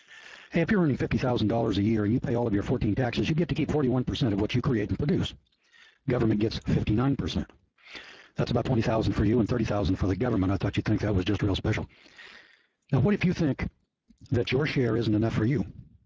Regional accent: Deep South, United States; I grew up in the Deep South. For a long time, we were in denial about the truth of slavery.

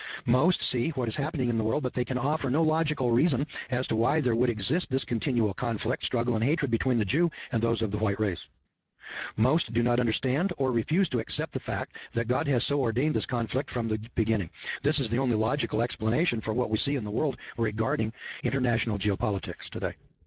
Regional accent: Scotland, United Kingdom; Now, I'm a Scotsman

